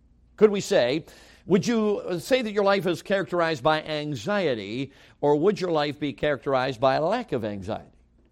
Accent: Chicago, Illinois, United States; I grew up in Chicago.

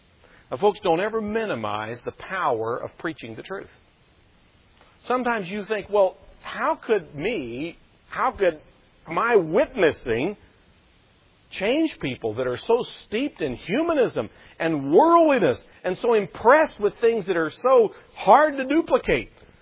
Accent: Kentucky, United States; I come from Kentucky. And up there, there's a lot of truth to that.

